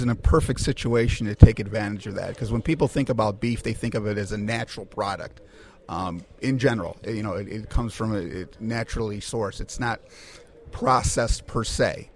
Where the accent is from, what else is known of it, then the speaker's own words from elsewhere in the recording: Chicago, Illinois, United States; You know, I'm from Chicago, and we talk about the slider, which is the White Castle hamburger, a small burger.